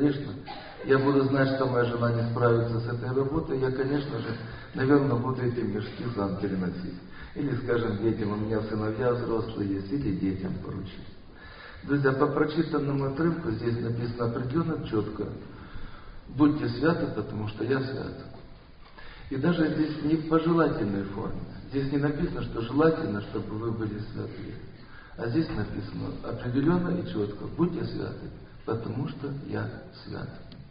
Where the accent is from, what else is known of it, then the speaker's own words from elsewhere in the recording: Krasnodar Krai, Russia; я из Краснодарского края.